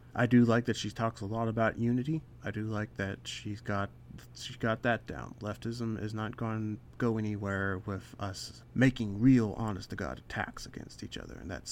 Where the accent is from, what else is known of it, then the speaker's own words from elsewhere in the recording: Kansas, United States; I'm from Kansas, and she was just here in Kansas, actually